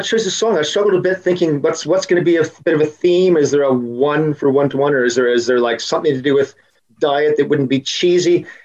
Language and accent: English; Canada; I'm Canadian.